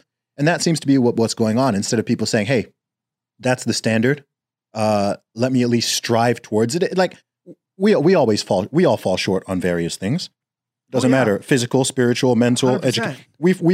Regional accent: Saudi Arabia; I grew up in Saudi Arabia

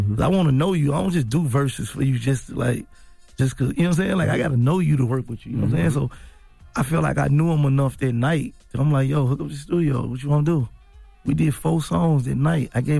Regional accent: Memphis, Tennessee, United States; And we ain't all from the same hood. You know what I'm saying? Like, I'm from North Memphis.

